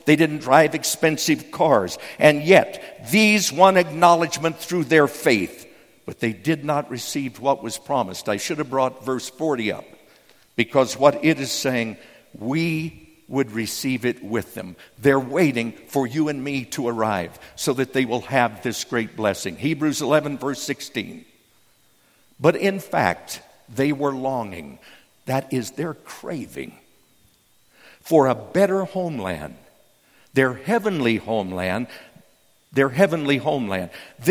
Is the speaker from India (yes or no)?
no; New Mexico, United States; the early part of my life, I was raised in New Mexico.